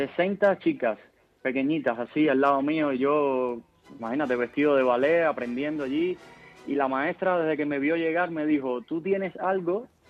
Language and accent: Spanish; Cuba; now in Madrid, Spain; desde que llegué a Madrid me sentí como en mi país. La gente aquí me acogió muy bien, me encanta. Es que la comida, todo, es como si fuera Cuba.